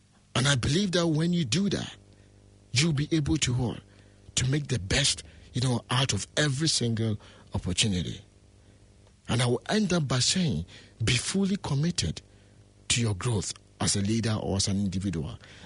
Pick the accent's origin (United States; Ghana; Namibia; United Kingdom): Ghana; I'm originally from Ghana